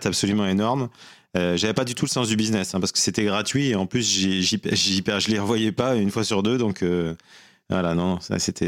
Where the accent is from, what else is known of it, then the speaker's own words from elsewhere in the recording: Blanquefort, Nouvelle-Aquitaine, France; also born or lived in Bordeaux; Alors moi, je suis né à Bordeaux et j'ai grandi à Blanquefort, juste à côté de Bordeaux, dans la périphérie de Bordeaux.